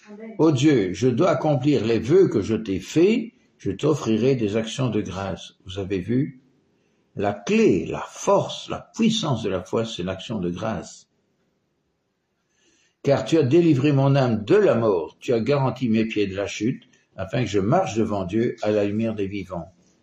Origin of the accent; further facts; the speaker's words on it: Belgium; Je me rappelle de ce qui s'est passé chez nous en Belgique quand j'étais petit.